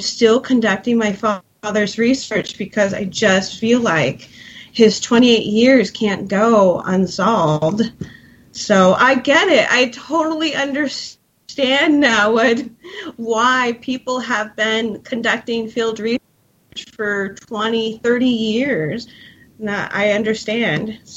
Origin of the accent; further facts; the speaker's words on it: Kirkland, Washington, United States; I grew up in Kirkland.